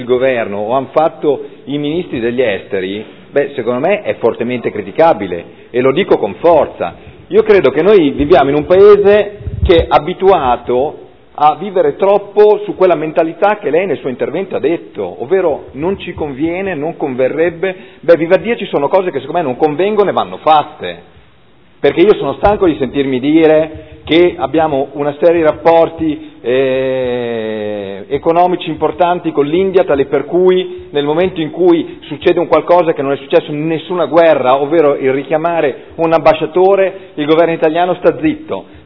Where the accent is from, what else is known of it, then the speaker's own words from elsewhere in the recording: Modena, Emilia-Romagna, Italy; Io da modenese, mi vergogno che una città gemellata col nostro comune non si prenda nessun tipo di iniziativa.